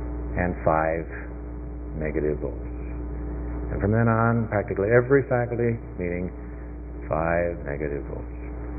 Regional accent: Highland Park, Illinois, United States; he had never had the privilege of growing up in Highland Park, Illinois, under Reverend Sewer, the way I had

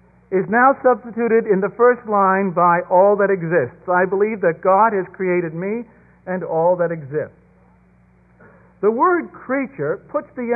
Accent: Brooklyn, New York, United States; I'm from Brooklyn, New York, I never had an opportunity to tempt away from my neighbor his cattle.

